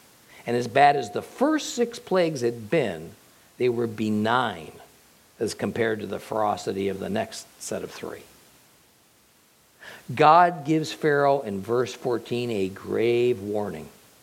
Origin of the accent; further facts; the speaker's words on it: California, United States; I was born and raised in the Mojave Desert of California.